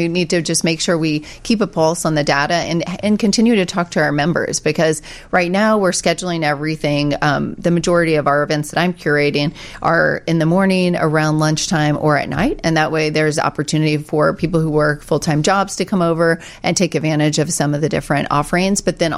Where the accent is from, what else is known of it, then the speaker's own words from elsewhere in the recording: Louisville, Kentucky, United States; also born or lived in Los Angeles; now in Chicago, United States; So I grew up in Kentucky in Louisville, and I moved to LA for a couple years, and I came to Chicago and I didn't know anybody.